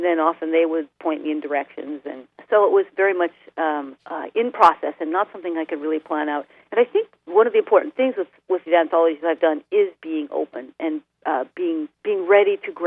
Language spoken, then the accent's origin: English; Washington, United States; Rural Washington State.